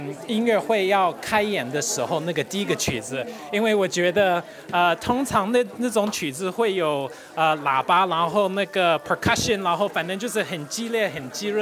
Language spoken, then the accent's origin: Chinese; United States; 所以其实我是在美国长大的，